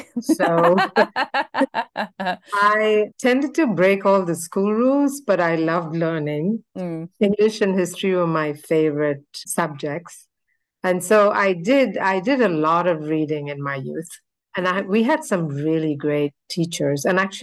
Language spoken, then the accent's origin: English; Kolkata, West Bengal, India; I grew up in Calcutta, which is now Kolkata, which is a teeming metropolis of over 17 million people in India. And I grew up in a very strong extended family structure with an Eastern upbringing.